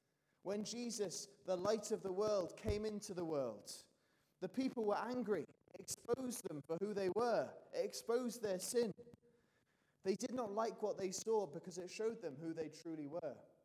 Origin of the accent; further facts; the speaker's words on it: London, United Kingdom; I grew up in London, in the Ends, as they call it.